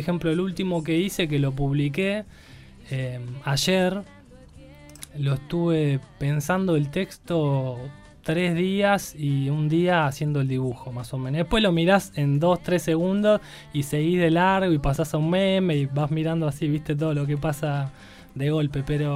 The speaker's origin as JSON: {"language": "Spanish", "region": "Buenos Aires", "country": "Argentina", "tie": "born there", "moved": "yes", "lives_now": "El Bolsón, Argentina", "said": "Yo nací en Buenos Aires."}